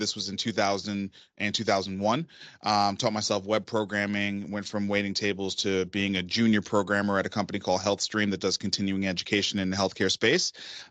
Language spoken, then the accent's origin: English; Brooklyn, New York, United States; It was my first sport growing up in Brooklyn, New York.